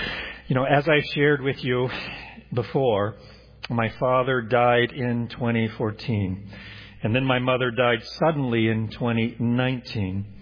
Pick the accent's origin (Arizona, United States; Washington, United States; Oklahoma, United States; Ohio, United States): Oklahoma, United States; now in Indiana, United States; That was the home that I knew all of my life. After I moved away from Oklahoma to Indiana, this state, home for the holidays meant traveling back to that house.